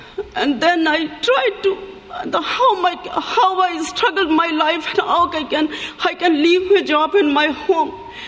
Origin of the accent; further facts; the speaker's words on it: Pakistan; English is a second language; I'm from Pakistan.